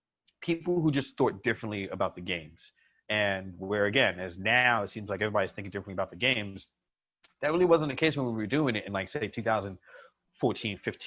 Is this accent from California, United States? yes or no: no; New York City, New York, United States; myself, a black kid from New York City